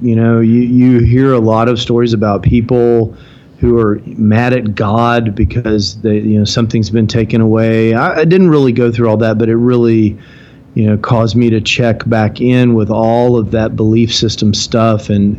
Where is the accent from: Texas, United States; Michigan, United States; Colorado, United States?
Texas, United States; Houston; I'm almost 50 years old. I'm creeping up on the big 50, originally from Houston, Texas.